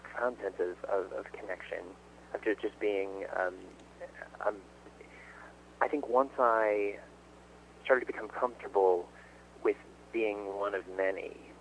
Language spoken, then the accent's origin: English; St. Louis, Missouri, United States; I come from St. Louis, in the Midwest. There are a lot of cars there.